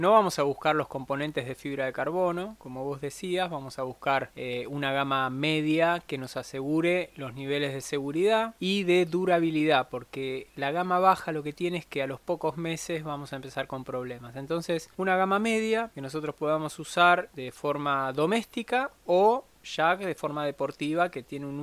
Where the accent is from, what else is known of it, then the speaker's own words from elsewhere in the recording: La Pampa, Argentina; accent: pampeano; Bueno, yo hablo pampeano.